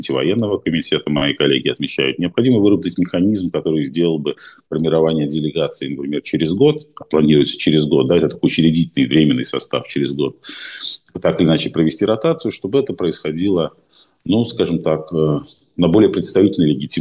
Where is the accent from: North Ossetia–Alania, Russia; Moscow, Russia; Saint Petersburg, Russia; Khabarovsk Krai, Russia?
Saint Petersburg, Russia; находится в моем родном городе и одновременно с этим осуществляет фактически холодомор Украины